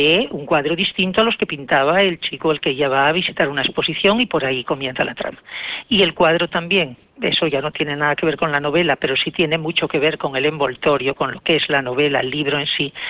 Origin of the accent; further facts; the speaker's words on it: Mieres, Asturias, Spain; born there; yo nací en Mieres del Camino, que es por donde transcurre desde León hasta Santiago el camino primitivo